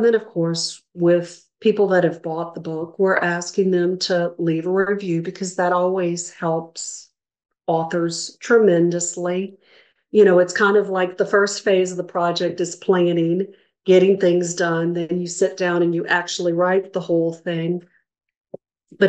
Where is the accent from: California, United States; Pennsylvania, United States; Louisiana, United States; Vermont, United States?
Louisiana, United States; And I, you know, I'm from Louisiana, so I'm like, ooh, I love these colors. It's the Saints colors.